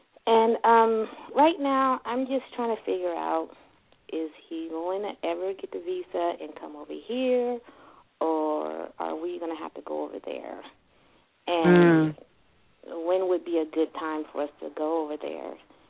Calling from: California, United States; I'm calling from California.

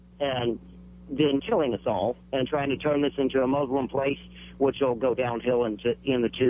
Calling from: Salem, United States; from Salem.

